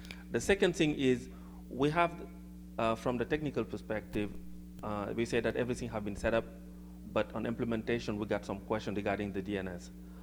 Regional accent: Senegal; I'm from Senegal.

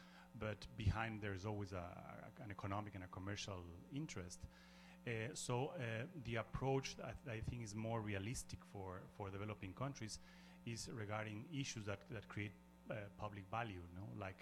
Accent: Ecuador; I'm from Ecuador.

